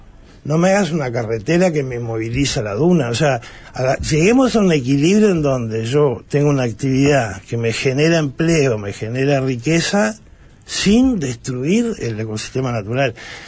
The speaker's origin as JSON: {"language": "Spanish", "country": "Uruguay", "said": "Yo lo que pienso es esto, como uruguayo, ¿no?"}